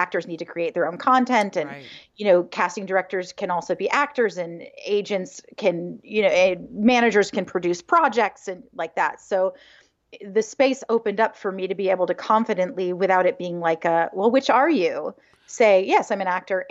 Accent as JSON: {"language": "English", "town": "Hingham", "region": "Massachusetts", "country": "United States", "said": "I'm from Hingham."}